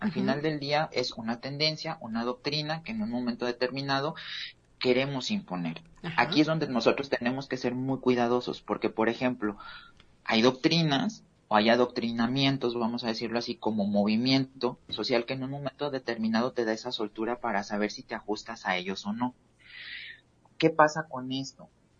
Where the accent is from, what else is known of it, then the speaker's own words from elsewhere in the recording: Mexico; como mexicanos o como individuos de América Latina, tenemos la mala costumbre de quebrar el jarrón